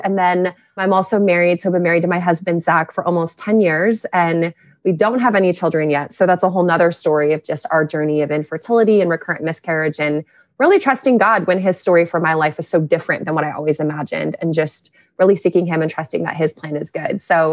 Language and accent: English; Texas, United States; So yeah, I am from Texas. And you know, people say everything's bigger in Texas.